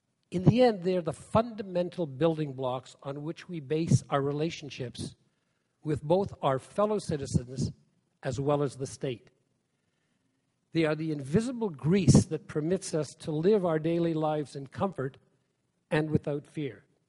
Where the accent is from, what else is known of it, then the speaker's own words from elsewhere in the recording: Canada; And I, as a Canadian, strongly believe that human rights should be an essential ingredient in the formation of Canadian foreign policy.